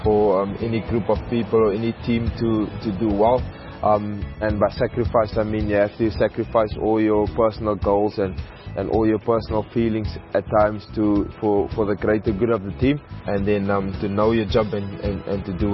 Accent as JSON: {"language": "English", "town": "Cape Town", "region": "Western Cape", "country": "South Africa", "tie": "born or raised there", "also_born_or_lived": "Pretoria", "moved": "yes", "said": "as a kid growing up in Cape Town, playing for Western Province, then leaving the home, going to Pretoria. I was in Gauteng for about 10 years."}